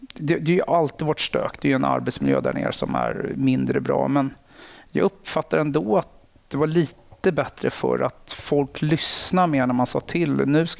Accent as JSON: {"language": "Swedish", "town": "Nacka", "region": "Stockholm County", "country": "Sweden", "said": "Jag kommer från Nacka. Villaområde, haft det bra, lugnt och stilla. Sen så har jag gått ute i skola ute i Nacka, gick in i stan, gymnasiet Kungsholmen."}